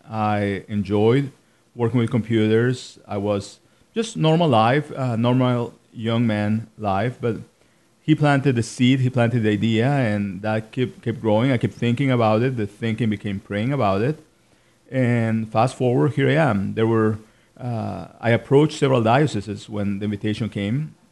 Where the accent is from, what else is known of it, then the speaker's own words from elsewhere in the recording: Quintana Roo, Mexico; now in United States; I'm native from Mexico, Southeast Mexico.